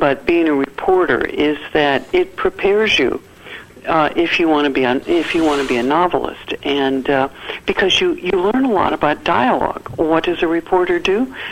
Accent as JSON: {"language": "English", "town": "Florissant", "region": "Missouri", "country": "United States", "tie": "born or raised there", "said": "when I was growing up in Florissant, Missouri, this was a big deal."}